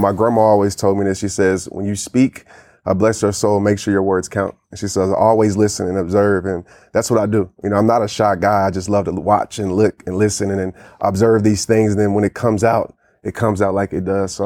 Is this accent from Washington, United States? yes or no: no; Kenner, Louisiana, United States; also born or lived in Little Rock / Fort Worth; Well, I was born in Little Rock. I lived in Little Rock for maybe, I don't know, a few months. Mm-hmm. Then I moved to the New Orleans area. My dad got transferred. So we lived in Kenner for about 12 years. And then I moved to Fort Worth.